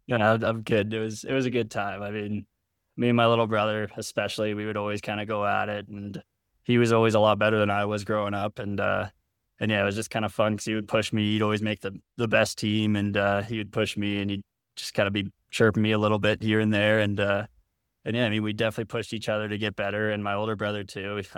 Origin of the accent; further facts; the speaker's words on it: Canada; My older brother was in it. And as a Canadian kid, you're kind of automatically pushed into it.